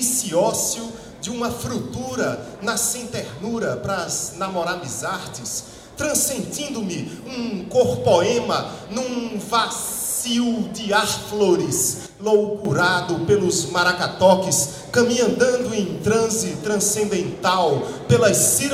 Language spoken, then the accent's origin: Portuguese; Pernambuco, Brazil; Eu sou pernambucano, ou pernambacana, como diz um poeta de lá